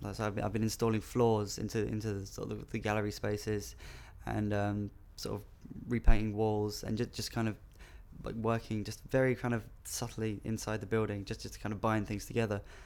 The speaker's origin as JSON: {"language": "English", "town": "Newham", "region": "London", "country": "United Kingdom", "tie": "born or raised there", "also_born_or_lived": "Wharton-on-", "said": "I was born in Newham in East London."}